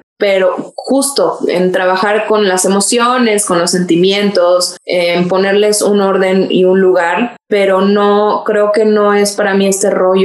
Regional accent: Mexico City, Mexico; Nací en el Distrito Federal, soy chilanga de corazón, orgullosa.

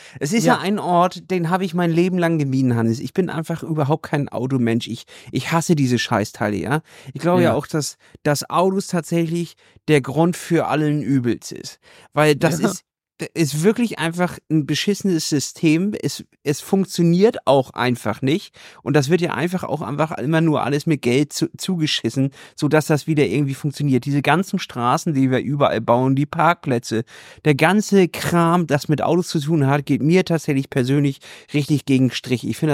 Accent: Hamburg, Germany; Als Hamburger kennen wir das Problem nicht.

